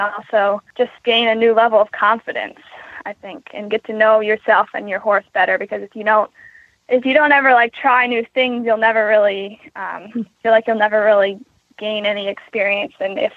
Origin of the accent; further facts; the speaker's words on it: Queenstown, Maryland, United States; I am from Queenstown, Maryland, and I am showing in the Young Riders.